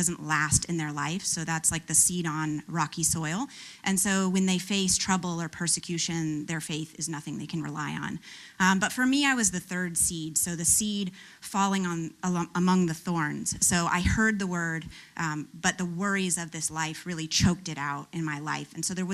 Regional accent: the South, United States; growing up in the Bible Belt

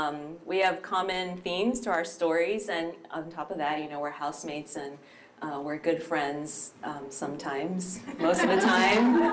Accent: Pennsylvania, United States; I grew up in a traditional Chinese-American home outside of Philadelphia in the States.

